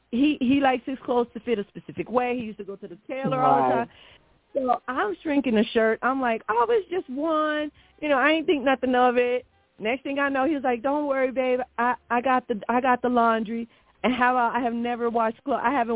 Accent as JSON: {"language": "English", "town": "Little Rock", "region": "Arkansas", "country": "United States", "said": "I'm from Little Rock, Arkansas. I'm chill, low key."}